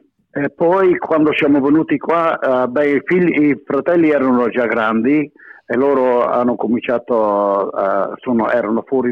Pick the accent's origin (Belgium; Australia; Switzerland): Australia; Griffith, New South Wales; noi siamo nati tutti quanti a Griffith